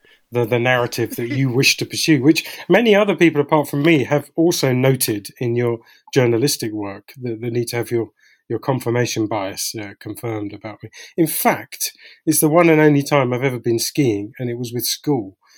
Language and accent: English; London, United Kingdom; I grew up in South East London. I still live there. We were single parent family, didn't have any cash